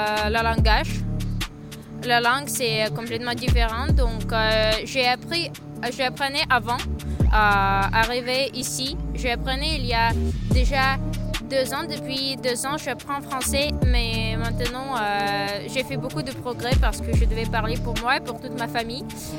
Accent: Kharkiv, Kharkiv Oblast, Ukraine; now in Saint-Quentin, France; Mon pays natal était très important pour moi, toujours été. J'adore l'Ukraine, j'adore ma ville. C'est la ville grande, pas comme Saint-Quentin

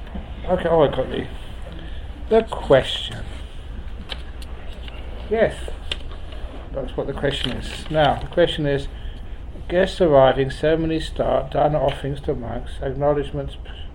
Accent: London, United Kingdom; when I grew up in London. And growing up in London, had some great musicians there.

